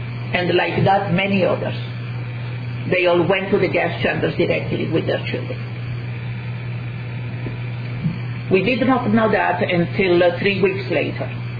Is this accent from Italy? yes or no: yes; Italy; where do you come from? We said, we are Italians.